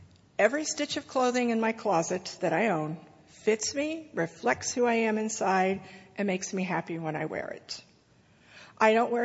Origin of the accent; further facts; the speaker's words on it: United States; I'm an American, so I found myself with more stuff.